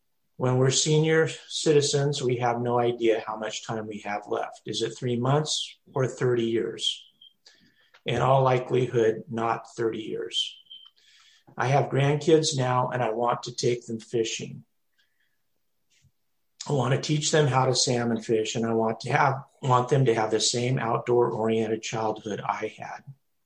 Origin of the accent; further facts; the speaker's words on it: Washington, United States; born there; I'm a recreational fisherman. I want to thank you for the opportunity to comment. I was born in Washington in 1956.